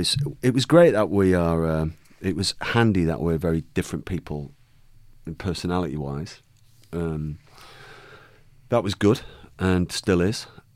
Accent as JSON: {"language": "English", "town": "Manchester", "region": "North West England", "country": "United Kingdom", "said": "we are from Manchester, we mention it in our songs."}